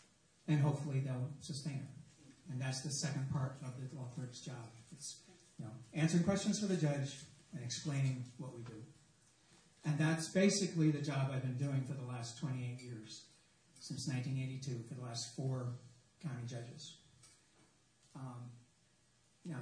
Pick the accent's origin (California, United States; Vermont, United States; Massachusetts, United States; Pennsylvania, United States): Vermont, United States; Just my background, I grew up in Vermont.